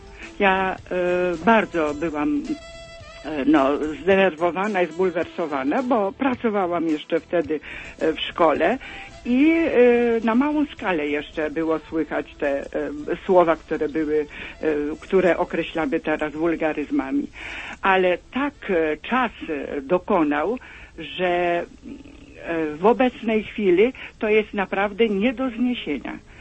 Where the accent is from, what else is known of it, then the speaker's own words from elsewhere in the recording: Warsaw, Masovian Voivodeship, Poland; jestem z Warszawy.